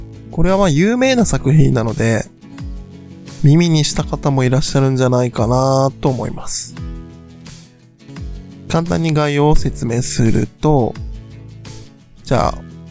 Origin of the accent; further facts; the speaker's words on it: Nara, Japan; 言うて僕も出身は奈良なので